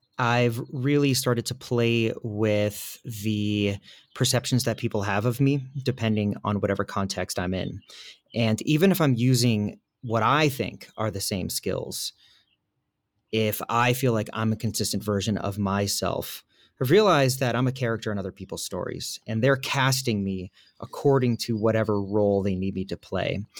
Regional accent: Acton, Massachusetts, United States; So I grew up near Walden Pond, in a town called Acton, Massachusetts, and it's really like the cradle of the American Revolution.

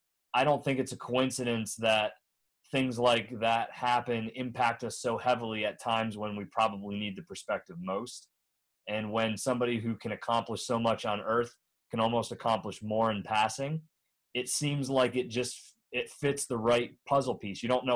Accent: Bradford, Pennsylvania, United States; growing up in Bradford, Pennsylvania, northwestern PA, it's like when I was 6 or 7 years old, my dad had a car.

